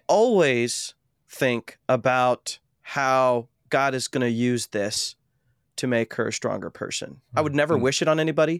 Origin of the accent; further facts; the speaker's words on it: Ohio, United States; I mentioned I grew up in Ohio, and I went to a pretty affluent church